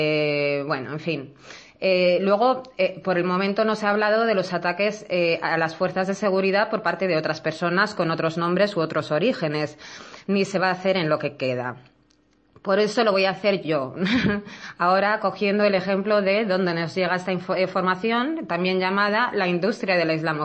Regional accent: Egypt; poniendo el ejemplo de mi país de origen, ¿no?, que sería Egipto

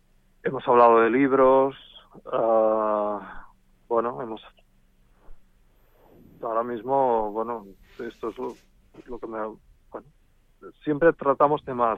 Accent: Mollet del Vallès, Catalonia, Spain; Radio Mollet, que es la emisora de mi pueblo, de mi ciudad

